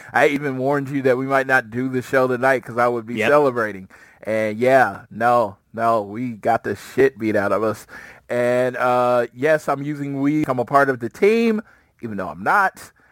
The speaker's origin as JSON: {"language": "English", "region": "Oklahoma", "country": "United States", "said": "I said, I'm from Oklahoma."}